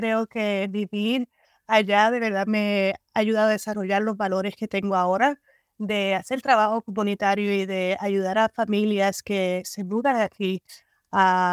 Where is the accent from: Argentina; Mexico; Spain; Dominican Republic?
Dominican Republic; la experiencia de criarme en República Dominicana de verdad fue impactante. Yo me considero parte dominicana porque, claro, tú ves mis años formativos ahí en República Dominicana, y aunque pasé quizás verano en Puerto Rico